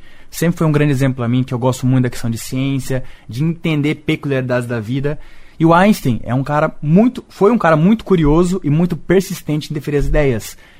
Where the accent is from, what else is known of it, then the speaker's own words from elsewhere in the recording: Maringá, Paraná, Brazil; now in Balneário Camboriú, Brazil; Hoje eu moro em Balneário Camboriú. É. Eu sou natural de Maringá.